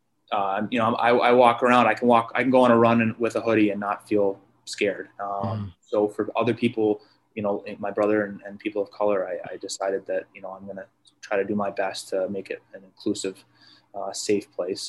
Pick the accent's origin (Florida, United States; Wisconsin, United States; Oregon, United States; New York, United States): Oregon, United States; I'm from Oregon. And yeah, I grew up with two of my grandparents were civil rights lawyers.